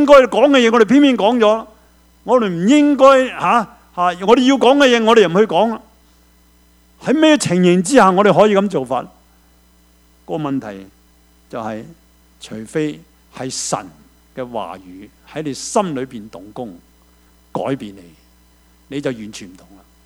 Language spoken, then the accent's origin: Cantonese; Hong Kong; 我们香港人说，识少少就扮代表，这句说话真的很真。